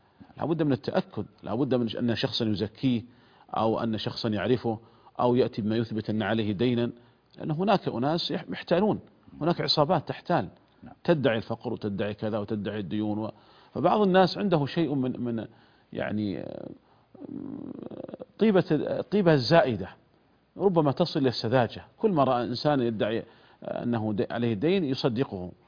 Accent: Saudi Arabia; عندنا في المملكة العربية السعودية

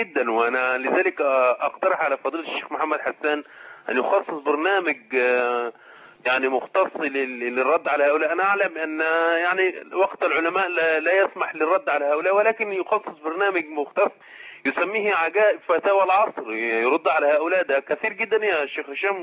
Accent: Cairo, Cairo Governorate, Egypt; أنا من القاهرة وطبعا صهري في المنصورة

